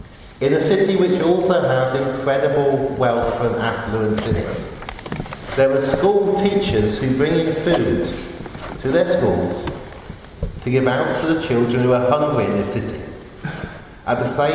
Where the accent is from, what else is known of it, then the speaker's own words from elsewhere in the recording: Oxford, South East England, United Kingdom; Now, I was brought up in Oxford, and if you were brought up in Oxford in the 1980s, the set text for O-level English was Down and Out in London and Paris.